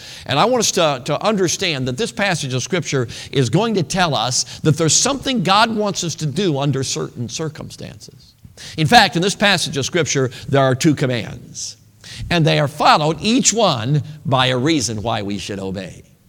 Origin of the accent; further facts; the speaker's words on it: Chicago, Illinois, United States; Now, I grew up in Chicago. I think I'm one of the few that got out without being mugged.